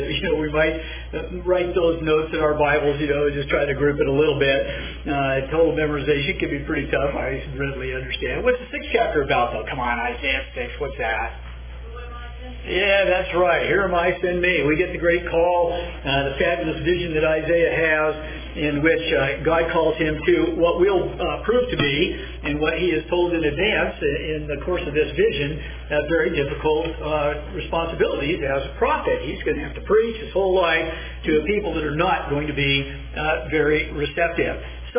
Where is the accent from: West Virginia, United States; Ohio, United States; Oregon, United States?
Oregon, United States; Eugene; Now see, I just want everybody on the tape to know what brilliant geniuses that we grew up in the Eugene area.